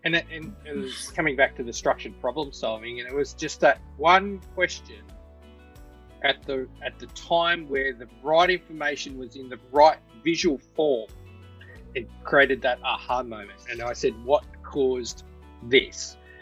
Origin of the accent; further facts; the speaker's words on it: Australia; We're Australian, right? We're Australian.